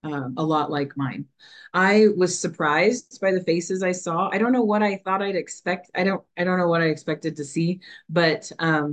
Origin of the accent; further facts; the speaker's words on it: Kansas, United States; from Kansas.